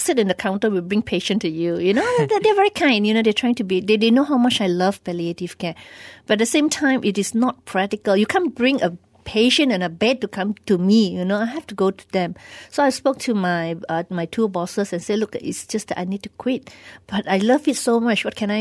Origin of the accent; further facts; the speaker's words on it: Sitiawan, Perak, Malaysia; because I'm from City Awan, Hospital Manjung is just very nearby.